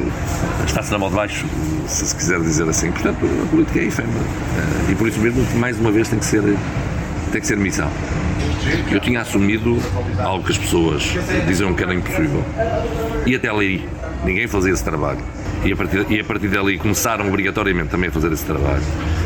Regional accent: Moura, Alentejo, Portugal; Portanto, Moura é a minha terra, é a terra também onde hei de ficar. Tenho ali todas as minhas raízes

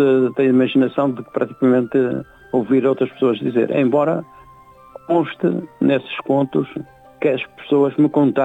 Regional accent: Braga, Norte, Portugal; also born or lived in Lisbon; Eu com 10 anos de idade estava aqui em Braga.

